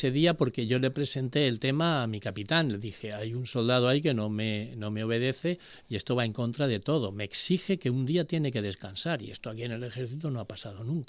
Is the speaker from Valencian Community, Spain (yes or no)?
yes; Sagunto, Valencian Community, Spain; ¿en mi pueblo hay un colegio adventista?